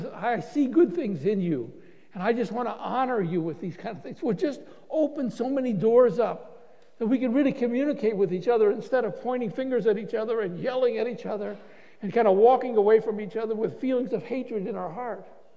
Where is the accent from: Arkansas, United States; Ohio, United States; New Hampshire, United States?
Ohio, United States; My wife and I grew up in Northwest Ohio. We were in one of these big Rust Belt towns, blue collar.